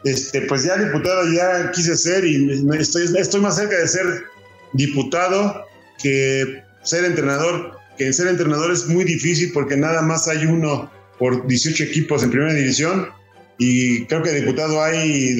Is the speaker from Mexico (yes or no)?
yes; Mexico; como mexicano que soy